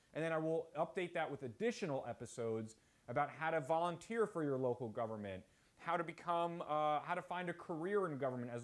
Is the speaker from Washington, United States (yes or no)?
no; South Orange, New Jersey, United States; So when I ran for mayor in my hometown in South Orange 2011, that election ended up being a little close.